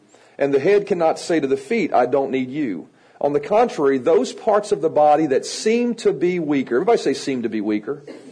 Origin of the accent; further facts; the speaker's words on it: Roanoke, Virginia, United States; I am from Roanoke, Virginia.